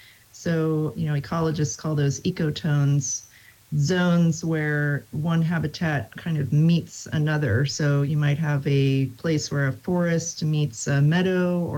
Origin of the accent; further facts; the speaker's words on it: Pennsylvania, United States; now in Virginia, United States; I had always heard that growing up in Pennsylvania.